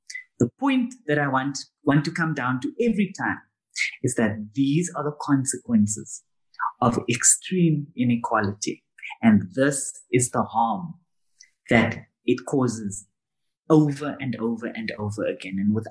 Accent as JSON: {"language": "English", "town": "Cape Town", "region": "Western Cape", "country": "South Africa", "tie": "born or raised there", "said": "Of course, I haven't been back to my hometown, and when I say hometown, not the larger Cape Town, but like my particular community in, gosh, probably maybe 10 years."}